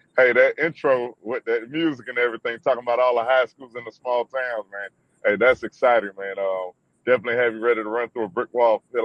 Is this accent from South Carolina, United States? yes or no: yes; Cross, South Carolina, United States; growing up, always played football, growing up in Cross, South Carolina.